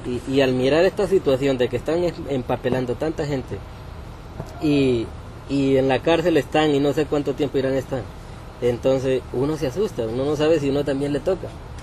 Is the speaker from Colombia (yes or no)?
yes; Colombia; yo soy un civil, soy un colombiano y tengo derecho